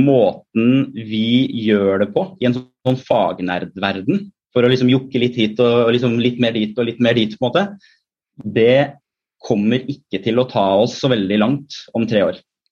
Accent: Gjøvik, Innlandet, Norway; jeg kommer fra Gjøvik, der har vi en sånn som heter fastland

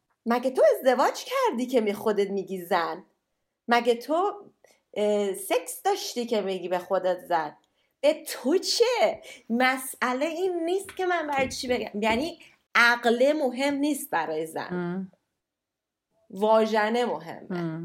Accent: Iran; moved away; ما وقتی از ایران اومدیم بیرون

